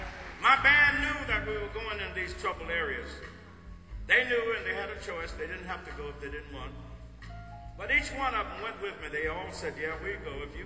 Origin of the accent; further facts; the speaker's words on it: Mississippi, United States; accent: Mississippi; That's my Mississippi accent for Bosnia.